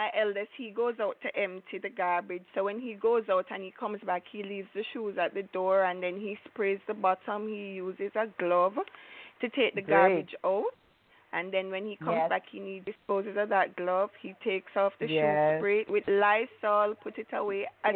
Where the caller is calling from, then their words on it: Kingston, Jamaica; I'm calling from Kingston, Jamaica.